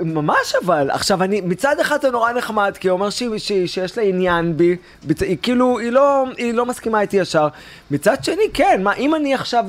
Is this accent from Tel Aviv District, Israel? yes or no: no; Eilat, Southern District, Israel; ואז אני אמרתי, אני מאילת.